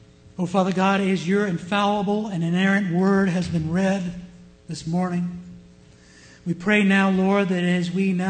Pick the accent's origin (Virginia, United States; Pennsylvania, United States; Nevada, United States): Virginia, United States; I think my accent was a little thicker then because I came straight from old Virginia. Now, when I say Virginia, I don't mean upstate Virginia because that's not true Virginia. We Virginians, we always say